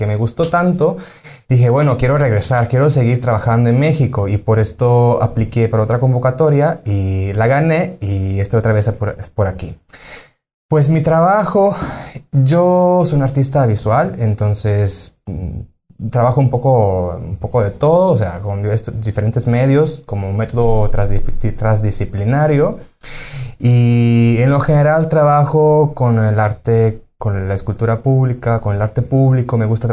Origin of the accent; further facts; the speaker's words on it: Sicily, Italy; todo empezó porque yo soy de Sicilia y en Sicilia también hay las festividades de Día de Muertos.